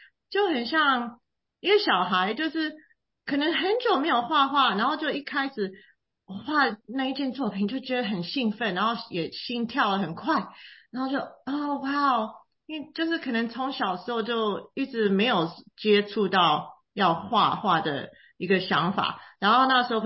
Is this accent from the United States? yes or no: yes; Dallas, Texas, United States; also born or lived in Taiwan; 其实我是在台湾出生的，然后6岁我们全家移民到美国，是先到德州 Dallas 那里，就在那里长大，拼命的学英文，礼拜六去上中文学校，然后呢就是也去上 Stanford 大学